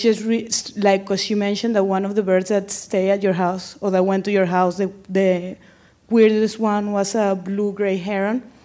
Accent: Venezuela; English is a second language; I've been reading your books since I am from Venezuela, since I live in my country of origin.

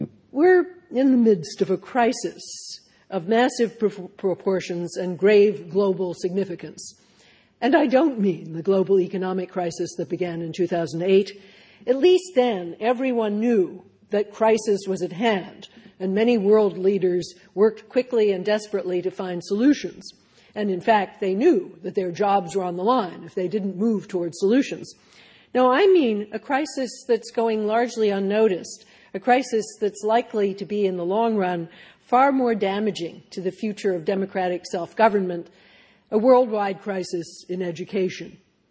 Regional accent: Philadelphia, Pennsylvania, United States; And I'm delighted to be back in my hometown, Philadelphia.

